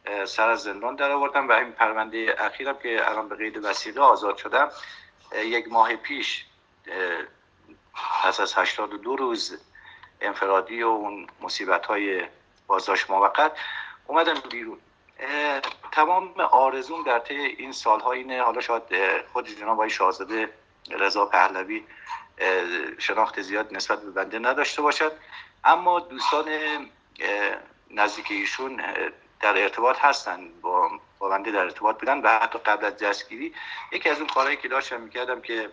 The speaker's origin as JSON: {"language": "Persian", "country": "Iran", "said": "به اندازه سهمی که به عنوان یک ایرانی میتونم انجام وظیفه بکنم"}